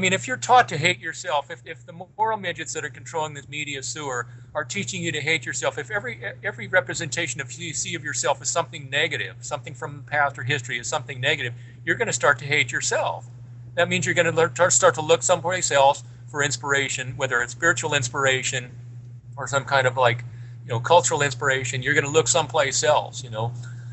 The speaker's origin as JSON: {"language": "English", "country": "United States", "said": "I'm speaking as an American who's hosted over 9,000 people from all different parts of the world."}